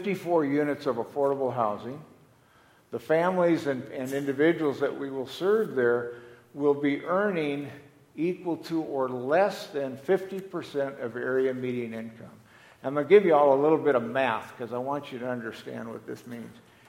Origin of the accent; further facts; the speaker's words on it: California, United States; now in Arizona, United States; I'm originally from California. I came over here in 1963